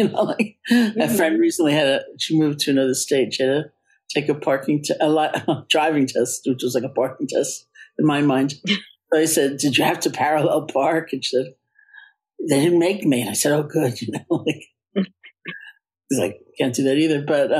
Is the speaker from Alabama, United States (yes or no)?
no; New York, United States